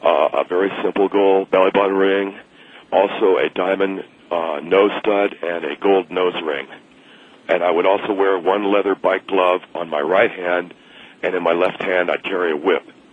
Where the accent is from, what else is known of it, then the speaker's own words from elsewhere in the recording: California, United States; I come from California